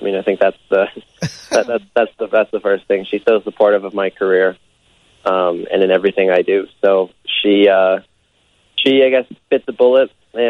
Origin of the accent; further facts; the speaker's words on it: Canada; As a Canadian kid, I grew up watching IndyCar very closely.